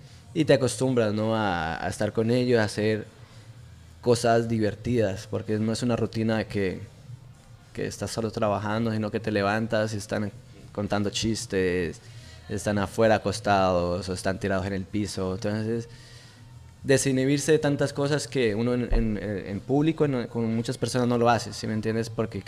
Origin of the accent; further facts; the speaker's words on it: Colombia; moved away; Como salí tan joven de Colombia, no conocía.